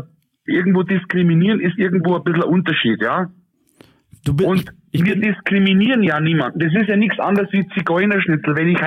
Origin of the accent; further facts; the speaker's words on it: Bavaria, Germany; Wir sind aus Oberbayern.